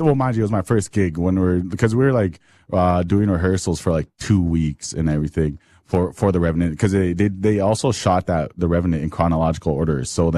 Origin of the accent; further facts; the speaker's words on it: Muskowekwan First Nation, Saskatchewan, Canada; when I was growing up on Muskaugan too, First Nation, which is just an hour north here by Lestock